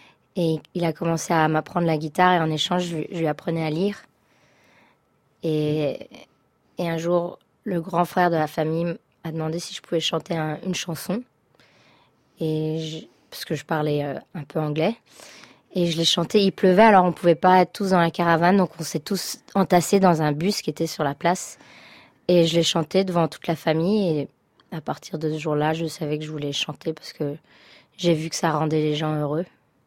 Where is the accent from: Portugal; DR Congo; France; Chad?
France; Samois-sur-Seine, Île-de-France; J'ai grandi à Samois-sur-Seine.